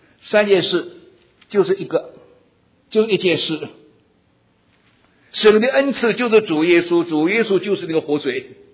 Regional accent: China; now in United States; 我们在美国，我们是中国人，少数民族

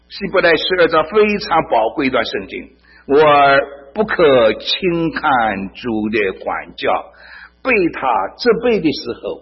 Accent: China; 我们中国人讲话累死了愁死了

